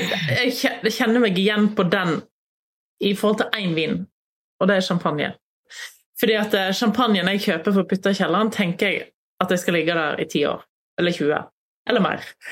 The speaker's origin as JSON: {"language": "Norwegian", "town": "Voss", "region": "Vestland", "country": "Norway", "said": "Der jeg kommer fra, Voss, vel kategori 4 pol, og det sånn middelstort pol."}